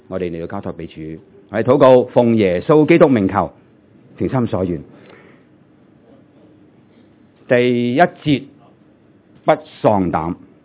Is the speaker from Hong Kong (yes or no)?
yes; Hong Kong; born there; 我在香港出世，我冇见过而家香港咁嘅状况